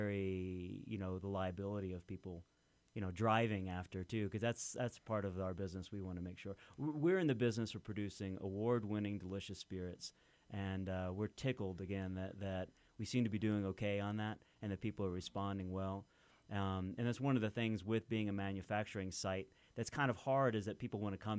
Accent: Kentucky, United States; I mean, in my home state of Kentucky, you know, where you can't ship in or out alcohol, and there's still many, many dry counties.

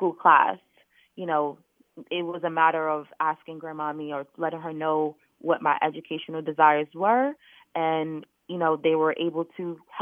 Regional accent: New York, United States; And I'm from New York, and New York is a very materialistic place to live in.

